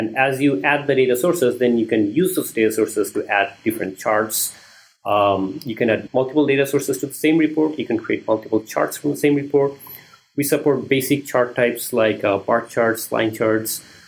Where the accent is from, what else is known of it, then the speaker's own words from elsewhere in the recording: Bangladesh; moved away as an adult; now in United States; So I'm originally from Bangladesh. My undergrad was in business